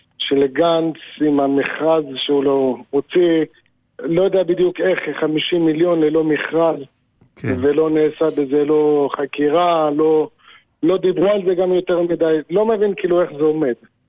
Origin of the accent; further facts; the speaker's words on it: Beersheba, Southern District, Israel; מהדרום, באר שבע.